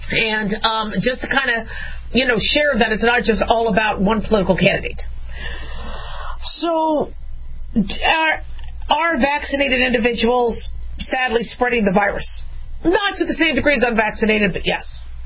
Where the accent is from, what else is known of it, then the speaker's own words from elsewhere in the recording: United States; not only as a physician, but as a mom and as an American.